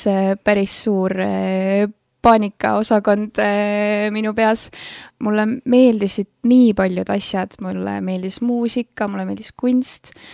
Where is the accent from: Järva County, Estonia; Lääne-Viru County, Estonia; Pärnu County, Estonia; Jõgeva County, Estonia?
Lääne-Viru County, Estonia; Rakvere; now in Tallinn, Estonia; Tallinn oli selles mõttes hüppeliselt hoopis teissugune võrreldes selle Rakvere ja väikse külakohaga, kus ma tegelikult pärit olen.